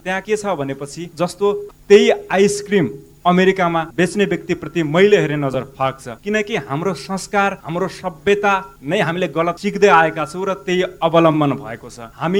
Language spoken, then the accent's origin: Nepali; Baitadi, Sudurpashchim Province, Nepal; born there; now in Dodhara Chandani, Nepal; मेरो जन्मथलो Baitadi गृहगढा ward number 4, हाल बसाई दोद्रा चाँदनी नेपालको टापु क्षेत्र।